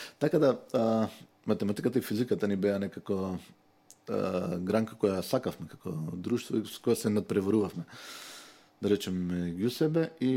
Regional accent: Resen, Pelagonia, North Macedonia; едната црква ми беше на минута од дома, другата црква на две минути од дома во Ресен. И моето детство помина во дворот на таа црква

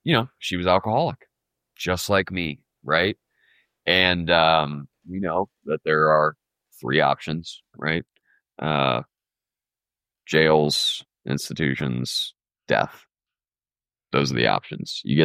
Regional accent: Columbus, Ohio, United States; I grew up in a well-to-do community. I grew up in Columbus, Ohio. The community I grew up in is it's called Grandview Heights.

